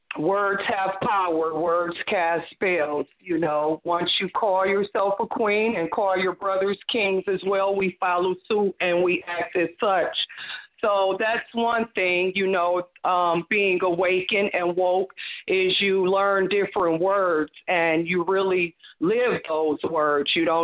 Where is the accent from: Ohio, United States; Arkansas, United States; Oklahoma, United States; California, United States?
Ohio, United States; Like Mr. Rose said, we're from Ohio. We only have one county.